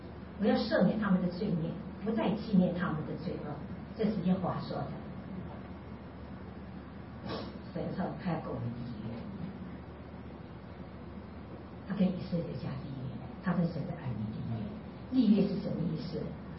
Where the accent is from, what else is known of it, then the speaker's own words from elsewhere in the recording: Taiwan; 一生就是为中国人，为我们台湾人，在效力